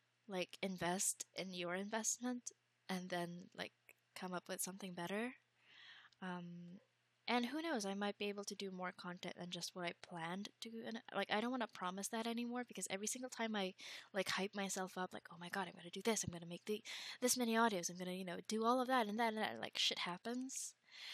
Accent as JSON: {"language": "English", "country": "Philippines", "said": "I'm from the Philippines, so I operate with GMT plus 8"}